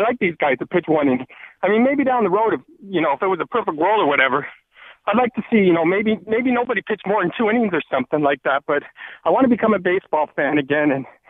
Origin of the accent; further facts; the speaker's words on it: St. Catharines, Ontario, Canada; Starting this Saturday for 3 weeks in my hometown of St. Catharines